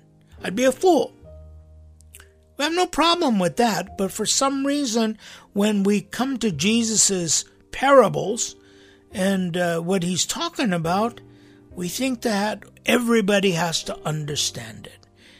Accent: United States; born there; first language English; I bring this up because I was born in America. And, you know, my primary language is English.

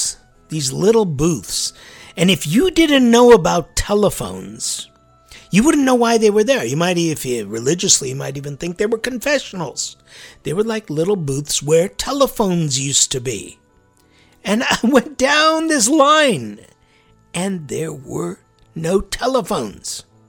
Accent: Cupertino, California, United States; Yes, born and raised in Cupertino. I was there when Apple became Apple.

